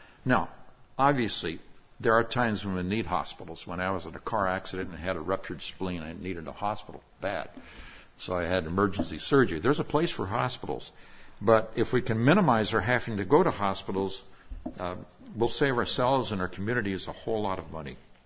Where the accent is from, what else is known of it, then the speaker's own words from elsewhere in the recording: Nigeria; I grew up in Nigeria, West Africa. When my parents went to Nigeria in 1948, I was just a little baby. I was 11 months of age at the time.